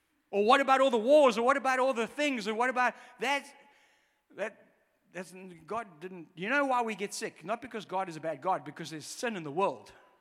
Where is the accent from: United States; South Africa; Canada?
South Africa; Durban, KwaZulu-Natal; I grew up in Durban, so we came across a lot of Hindus.